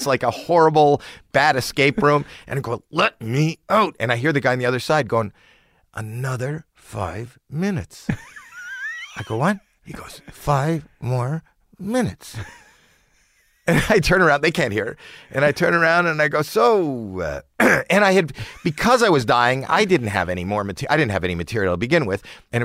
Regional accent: Toronto, Ontario, Canada; I happened to be in Toronto. He knew I was in Toronto. That's my hometown.

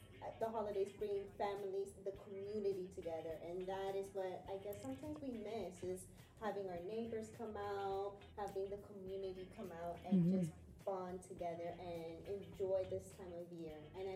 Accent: Florida, United States; And we're from Florida, so

